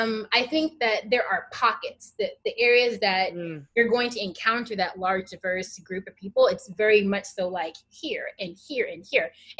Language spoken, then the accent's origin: English; Alabama, United States; So I grew up in Alabama, which generally is like the South is very much black and white.